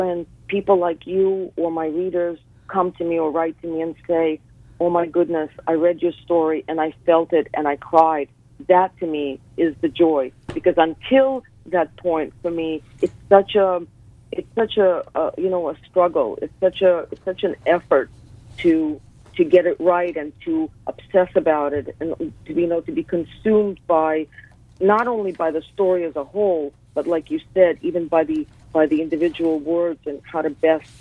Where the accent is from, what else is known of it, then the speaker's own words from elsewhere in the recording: Russia; Russian. I was born and raised in Russia, yeah.